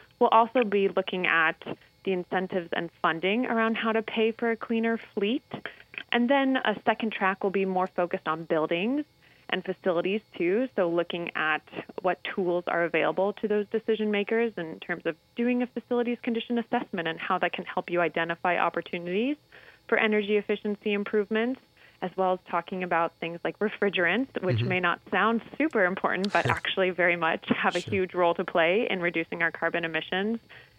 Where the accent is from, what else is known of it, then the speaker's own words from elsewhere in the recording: Bloomington, Indiana, United States; So I'm originally from Bloomington, Indiana. So grew up in the state for most of my life and attended Notre Dame for school.